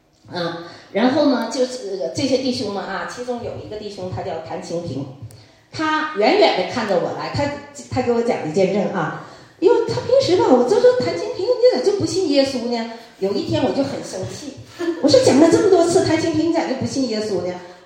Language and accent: Chinese; Northeast China, China; also born or lived in Singapore; 我那个时候就东北人，我说很仗义嘛